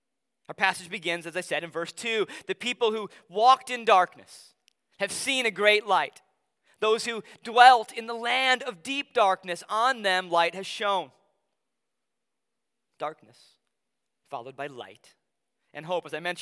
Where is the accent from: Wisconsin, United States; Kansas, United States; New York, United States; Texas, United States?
Wisconsin, United States; La Crosse; there were many road trips across the great state of Wisconsin from where I grew up in La Crosse to my grandparents' home on the east side of the state.